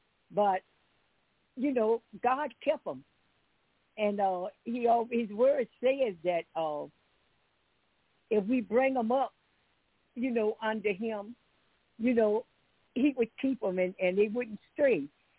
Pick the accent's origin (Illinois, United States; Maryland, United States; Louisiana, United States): Louisiana, United States; New Orleans; also born or lived in Summit, Mississippi; now in Pine Bluff, United States; And I was a native from New Orleans. I was born in Summit, Mississippi. And from age of five, I was brought to New Orleans, was raised up there until, excuse me, until Katrina came.